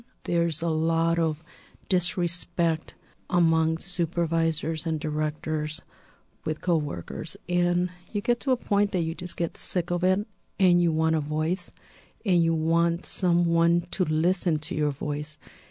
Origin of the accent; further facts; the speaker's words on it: Nicaragua; now in United States; I'm originally from Nicaragua. I've been living here for about 48 years. I'm divorced, have three children. After I divorced, I moved to the Bay Area.